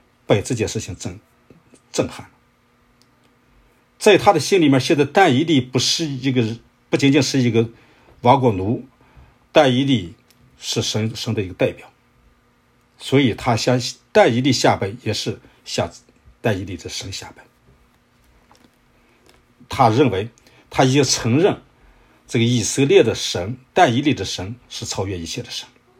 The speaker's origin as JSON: {"language": "Chinese", "region": "Beijing", "country": "China", "said": "我是北京人啊，这我就很自豪。"}